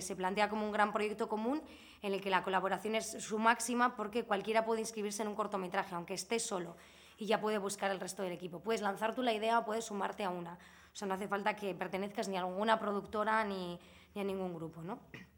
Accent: Bilbao, Basque Country, Spain; que soy de Bilbao además

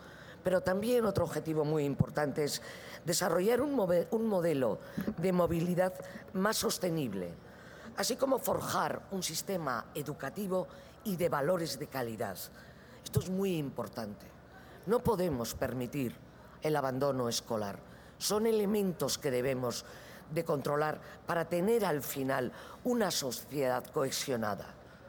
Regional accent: Basque Country, Spain; Este proyecto Ecoeuskadi 2020 recoge la visión de nuestro país sobre el futuro y ha establecido 9 objetivos estratégicos sobre los que vamos a trabajar. Muy por encima, lo primero que nos interesa, uno de los objetivos, es posicionar al País Vasco como

